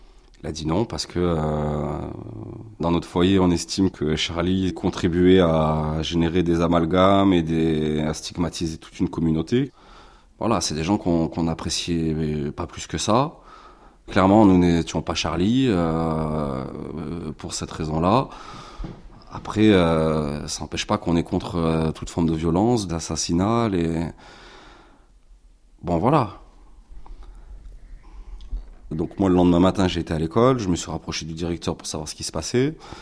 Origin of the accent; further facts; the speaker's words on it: France; je suis né en France, français. J'ai un prénom français. En l'an 2000, j'avais 20 ans, 22 ans.